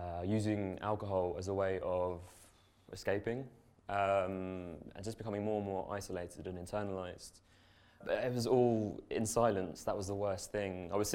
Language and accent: English; London, United Kingdom; I'm from London originally